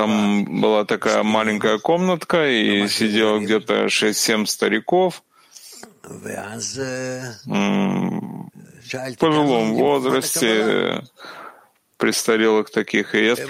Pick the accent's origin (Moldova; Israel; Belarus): Israel; Rehovot, Central District; И я ему сказал, что мы из Рехобота, хотим учиться науке